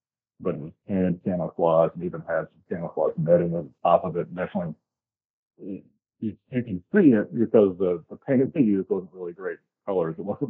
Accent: Florida, United States; now in South Carolina, United States; I grew up in Florida, but my family's all from Georgia and Kentucky, so I've lived all throughout the south.

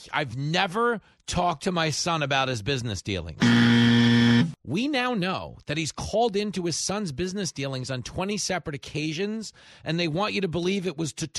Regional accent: Levittown, New York, United States; I grew up, I really did. I grew up in Levittown in the 80s. Probably the most patriotic community ever built.

